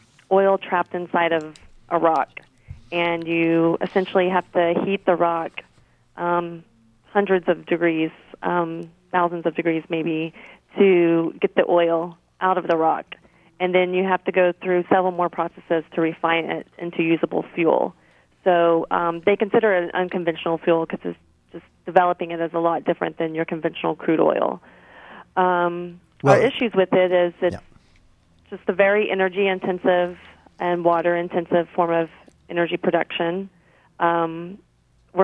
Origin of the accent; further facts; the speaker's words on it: Texas, United States; I'm from the South, so.